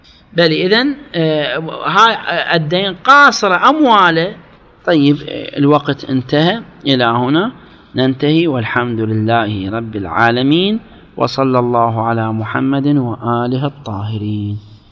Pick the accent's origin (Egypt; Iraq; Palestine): Iraq; accent: Iraqi; نعبر عنها بلهجتنا العراقية